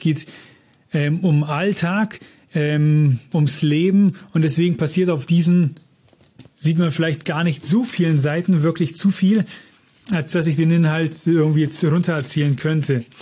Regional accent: Germany; Das ist mir als Deutscher aufgefallen, dieser Stil, dass da wirklich so viele Bilder aneinandergereiht sind.

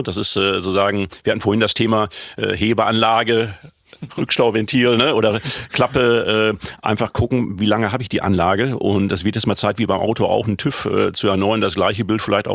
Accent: North Rhine-Westphalia, Germany; ich komme aus dem Sauerland

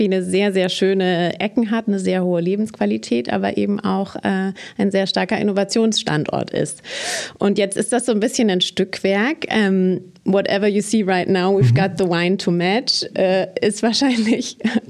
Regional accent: Speyer, Rhineland-Palatinate, Germany; Ich komme eigentlich aus der Pfalz.

